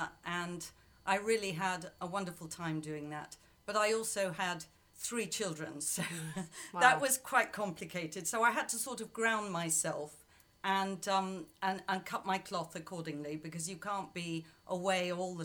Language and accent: English; Birkenhead, North West England, United Kingdom; Well, I grew up on Merseyside in Birkenhead, so … are part of my heritage and my culture and my age.